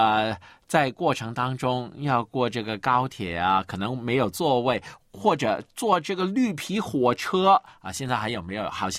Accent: Hong Kong; 我待会儿下班也回去我的家乡，就是回香港。

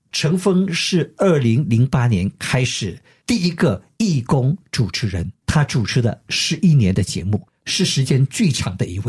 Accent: Malaysia; now in United States; 因为我在美国呀，对吧？我当时在想啊，我在美国，而且我是来自马来西亚， 我不是从中国过来的

